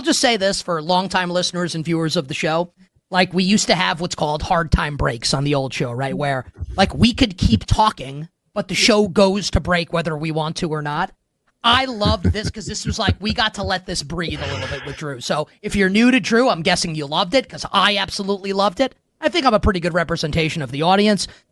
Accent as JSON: {"language": "English", "region": "New York", "country": "United States", "said": "And I don't like them as a New Yorker."}